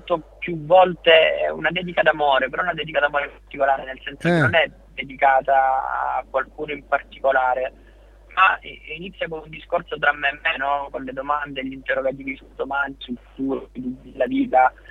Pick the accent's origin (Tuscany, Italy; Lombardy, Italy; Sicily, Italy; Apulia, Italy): Apulia, Italy; Forse sono di parte, perché da Salentino magari sì